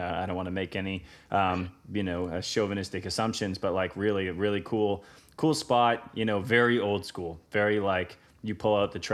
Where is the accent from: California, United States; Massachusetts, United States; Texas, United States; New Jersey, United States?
Massachusetts, United States; Centerville; So Paul, I grew up on Cape Cod. I grew up in Centerville in the 90s, and I used to wait for my dad to get home from working at the grocery store every day